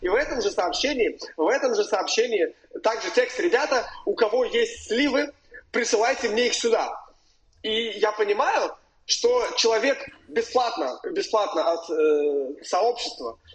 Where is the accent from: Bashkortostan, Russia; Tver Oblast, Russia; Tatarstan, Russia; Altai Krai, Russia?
Tver Oblast, Russia; Tver; now in Brooklyn, United States; я бэкэндер из Твери, там жил, родился, учился, сейчас нахожусь в Бруклине.